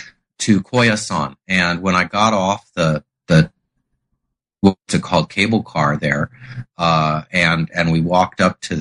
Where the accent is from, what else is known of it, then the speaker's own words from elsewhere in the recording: Houston, Texas, United States; I was raised in Houston, Texas in the 1960s and 70s in a secular Reformed Jewish family.